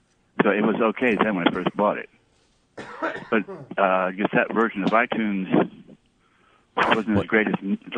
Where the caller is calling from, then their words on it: Nashua, New Hampshire, United States; Nashua, New Hampshire.